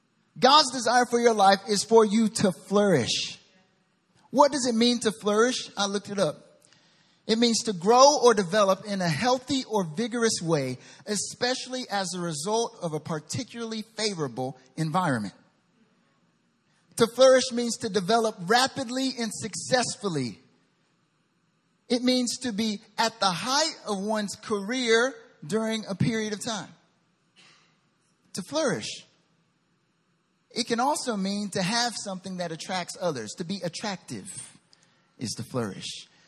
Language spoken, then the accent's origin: English; North Carolina, United States; I'm from North Carolina. Come on and raise up. And if you don't know, I'm from North Carolina.